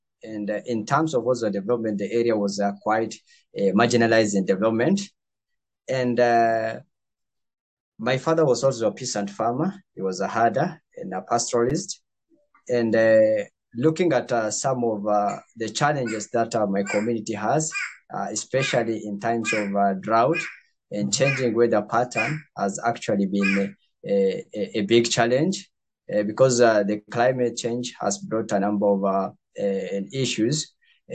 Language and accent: English; Kenya; English is a second language; I'm from Kenya. I live in the part of northern Kenya.